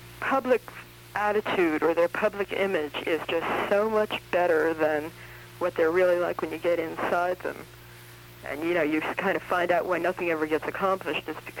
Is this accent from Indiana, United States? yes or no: no; New York, United States; I'm a New Yorker. I'm a feminist. I'm not a joiner.